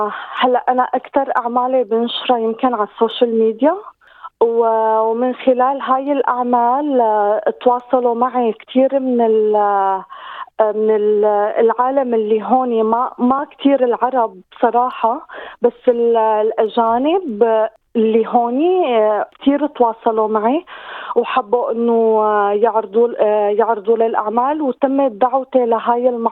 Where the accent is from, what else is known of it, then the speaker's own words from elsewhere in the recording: Homs, Homs Governorate, Syria; now in Australia; كمان عن موضوع التهجير القسري اللي عم بيصير بالبلد لمدينتي اللي هي مدينة حمص وباقي المدن السورية